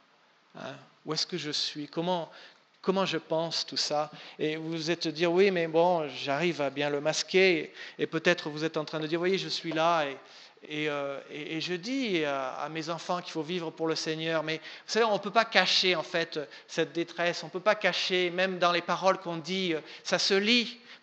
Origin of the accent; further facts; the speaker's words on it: Nouvelle-Aquitaine, France; Moi, j'ai été élevé dans le Limousin, donc j'en ai vu plein.